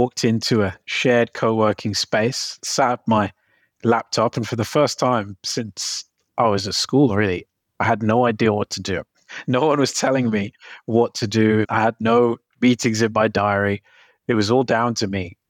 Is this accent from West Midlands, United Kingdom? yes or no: yes; Birmingham, West Midlands, United Kingdom; So I'm from Birmingham. My parents are immigrants from Jamaica. I went to school in Birmingham and then I went to university in Manchester where I studied law.